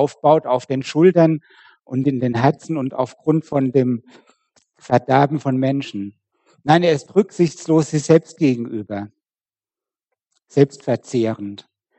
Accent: Kirchheim, Germany; Ich komme aus Kirchheim, da wurde eine Umgehungsstraße gebaut.

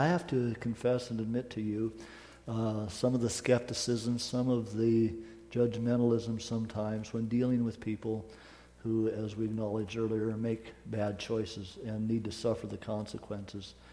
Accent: Eureka, Montana, United States; now in Sandpoint, United States; born and raised in Eureka, Montana, Christmas tree capital of the world. Here we are in Sandpoint.

